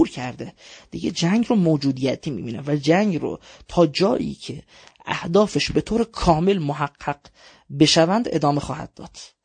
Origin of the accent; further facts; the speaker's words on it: Iran; گرچه بنده به عنوان یک ایرانی که توان زمینی کشورم رو میدونم